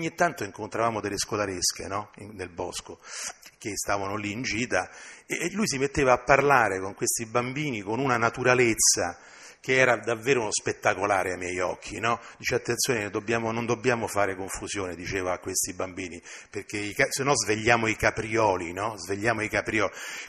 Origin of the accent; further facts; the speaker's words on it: Rome, Lazio, Italy; Io sono un romano, no? Sono cresciuto a Roma, io non conosco nemmeno i nomi delle piante